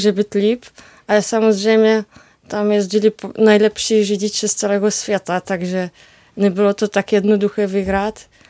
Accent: Szczecin, West Pomeranian Voivodeship, Poland; Czech is a second language; já pocházím ze Štětina na severozápadu Polska

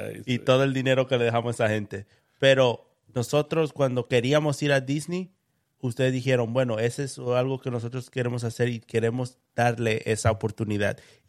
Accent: Dominican Republic; now in United States; Yo no puedo decir yo no soy dominicano, porque yo sé que desde el día que yo nací hasta el día que yo salí de la casa de mis padres

